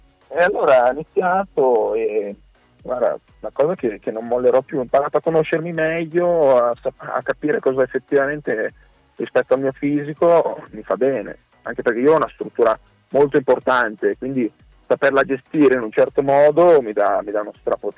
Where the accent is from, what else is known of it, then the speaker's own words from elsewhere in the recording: Liguria, Italy; essendo ligure